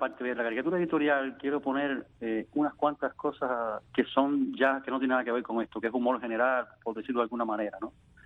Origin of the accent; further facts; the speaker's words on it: Caibarién, Villa Clara, Cuba; also born or lived in Yaguajay; Bueno, yo nací en Yaguajay, pero desde niño nos mudamos para Caibarien.